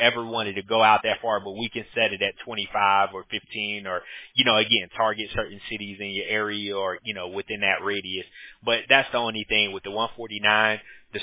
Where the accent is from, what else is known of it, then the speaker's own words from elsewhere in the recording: Atlanta, Georgia, United States; now in Costa Rica; Our business is located in California, but I'm from Atlanta, but I actually stay in Costa Rica now. Me and my wife moved to Costa Rica in December of last year.